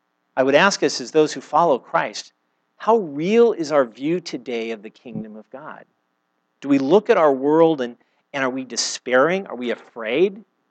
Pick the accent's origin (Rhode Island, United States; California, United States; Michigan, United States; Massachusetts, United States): California, United States; Santa Maria; I grew up in Santa Maria, so we're near Vandenberg.